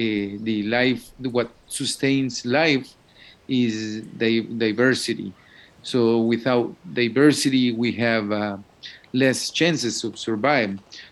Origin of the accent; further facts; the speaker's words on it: Guatemala; English is a second language; I come from a country that is one of the most diverse parts of the world, in biologically and culturally as well.